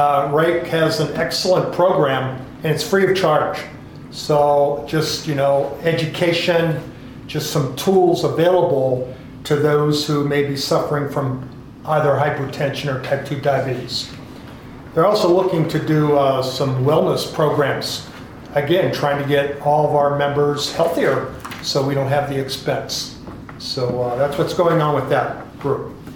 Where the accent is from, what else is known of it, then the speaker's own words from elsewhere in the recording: Pennsylvania, United States; I grew up in Western Pennsylvania and a lot of bridges back there, and they would put a big banner.